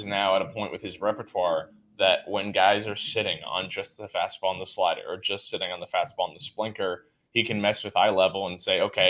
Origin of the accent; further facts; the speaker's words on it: California, United States; but I grew up in the Bay Area. I grew up a Giants fan. My dad's from San Francisco.